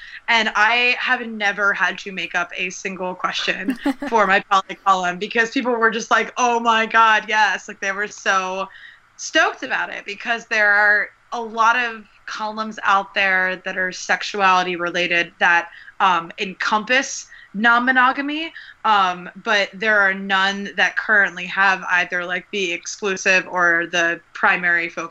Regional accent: East Coast, United States; now in San Francisco Bay Area, United States; I am from the East Coast originally, now residing in the San Francisco Bay Area.

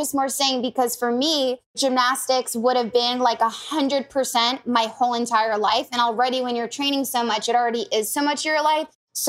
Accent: United States; although I'm American, I love watching the Romanian gymnast

